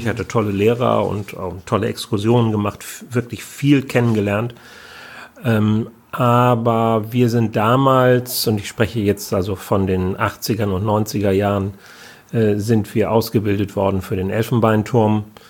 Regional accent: North Rhine-Westphalia, Germany; aus Nordrhein-Westfalen, da wo ich herkomme.

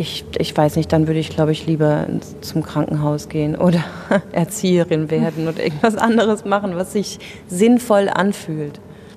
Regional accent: Rhineland-Palatinate, Germany; Die wohnt nämlich noch in der schönen Pfalz, wo ich herkomme.

